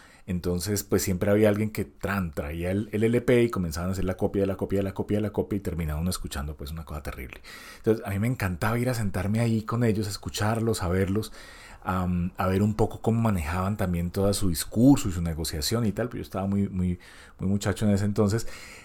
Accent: Cali, Valle del Cauca, Colombia; Es que yo crecí en Cali, en el sur de Colombia, y en la década del 90, yo estaba en mi adolescencia

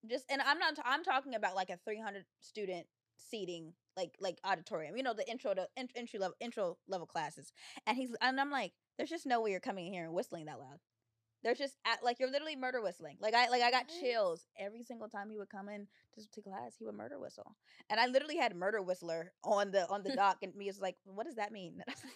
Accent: West Coast, United States; But we're from the West Coast, so we know what's going on over here.

